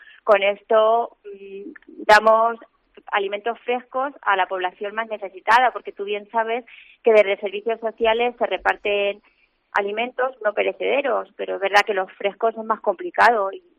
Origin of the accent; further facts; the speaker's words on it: Malagón, Castilla-La Mancha, Spain; estoy muy orgullosa de mi pueblo y muy contenta con la gente de Malagón.